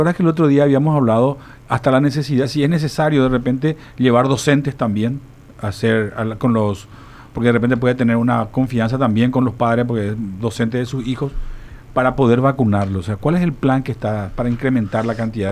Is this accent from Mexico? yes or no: no; Paraguay